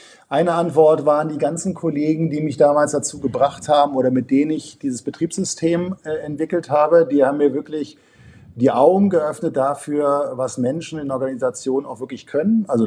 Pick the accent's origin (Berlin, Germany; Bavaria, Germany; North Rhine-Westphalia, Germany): Berlin, Germany; in dieser Stadt, wo ich herkomme, in Berlin